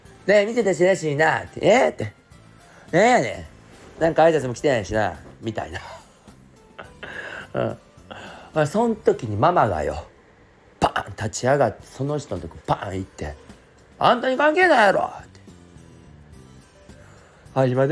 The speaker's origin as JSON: {"language": "Japanese", "region": "Osaka", "country": "Japan", "moved": "yes", "lives_now": "Tokyo, Japan", "said": "僕が本当に大阪から東京に出てきて上京してきた、もう間もない、本当すぐだよね、半年も経たんうちぐらいかな"}